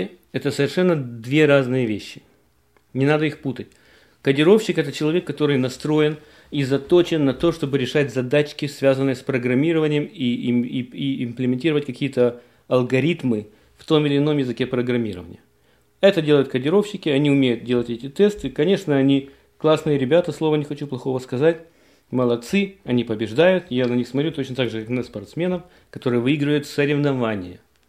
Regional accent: Ukraine; moved away; Я не был в Киеве, я вообще с Украины, не был в Киеве 16 лет.

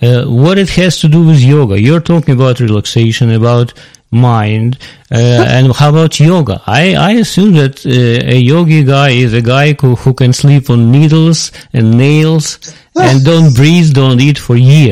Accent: Ukraine; I am from Eastern Europe, from Ukraine in particular.

